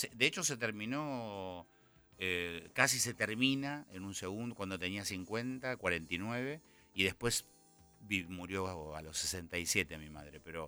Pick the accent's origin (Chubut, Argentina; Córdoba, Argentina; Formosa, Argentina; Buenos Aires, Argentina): Buenos Aires, Argentina; Y a la vuelta viví a partir de los 9 años en Camargo, entre Acevedo y Gurruchaga.